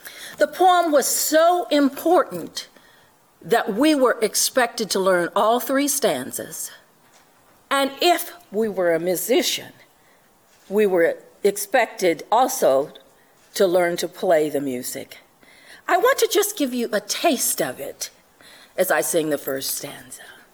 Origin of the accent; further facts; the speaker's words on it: Missouri, United States; right at the middle of the state, about 100 miles from the Iowa line. At the southern border of my hometown is U.S. Highway 36. Highway 36 stretches about 200 miles of farmland across Missouri that connects Kansas and Illinois.